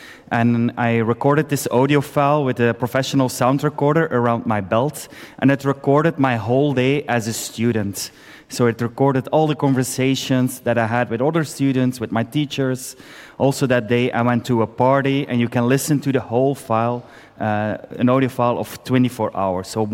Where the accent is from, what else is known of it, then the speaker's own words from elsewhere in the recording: Belgium; I'm from Belgium.